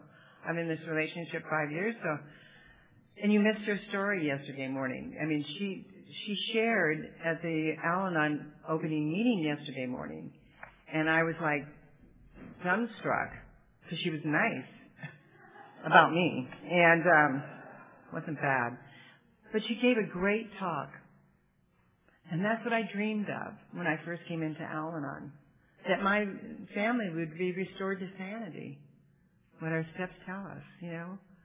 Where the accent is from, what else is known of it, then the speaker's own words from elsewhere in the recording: Chicago, Illinois, United States; born there; I was born in a family, you know, from Wisconsin. In Chicago, I was born in Chicago